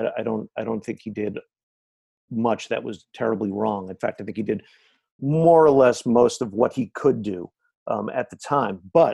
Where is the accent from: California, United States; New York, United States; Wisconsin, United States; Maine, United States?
New York, United States; as a New Yorker, having gone through just the daily punishing, dispiriting, rising death tolls.